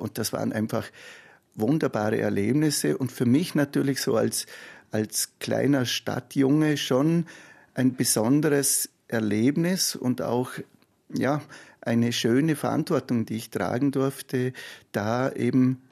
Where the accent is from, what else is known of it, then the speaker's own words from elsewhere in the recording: Hohenems, Vorarlberg, Austria; Ich bin ja in Hohenems geboren und aufgewachsen